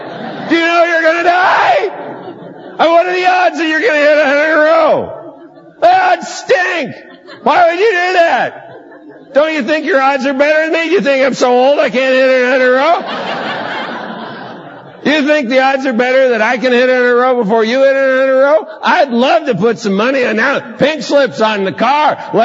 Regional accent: United States; born there; I was born in the United States, I never murdered anybody.

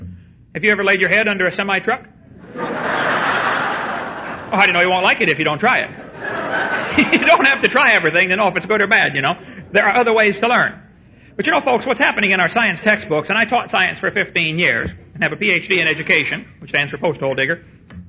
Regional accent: East Peoria, Illinois, United States; When I was about 6 years old, I was raised in East Peoria, Illinois.

